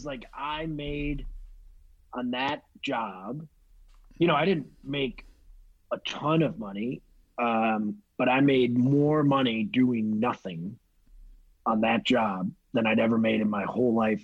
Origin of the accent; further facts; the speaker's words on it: Chicago, Illinois, United States; I grew up in Chicago and went to college in Chicago for theater.